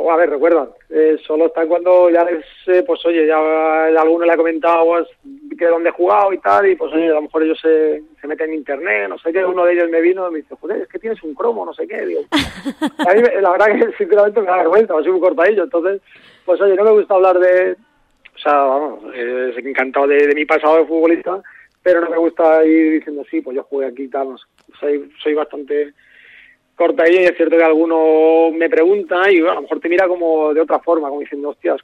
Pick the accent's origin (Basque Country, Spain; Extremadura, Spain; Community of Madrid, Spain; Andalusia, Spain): Community of Madrid, Spain; Coslada; cuando yo empecé a jugar aquí en Coslada, en el equipo de mi pueblo